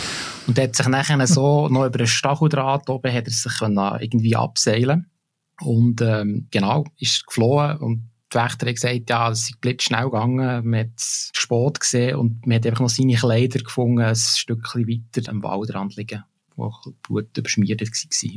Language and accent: German; Bern, Switzerland; Da bringst du mich natürlich jetzt als Berner auf Glattis.